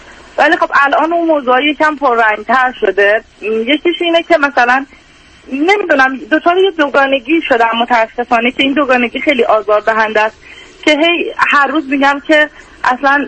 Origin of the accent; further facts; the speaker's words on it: Iran; moved away as an adult; also born or lived in Turkey; now in United States; یعنی من یه 7 ماه بعد از اینکه دانشگاه قبول شدم از ایران اومدم بیرون.